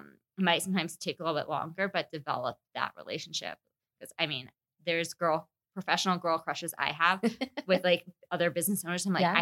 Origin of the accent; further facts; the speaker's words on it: Denver, Colorado, United States; I have lived in Colorado my entire life. I was born and raised in Denver and took a brief 4 years out of living here in Denver and went up to CU Boulder.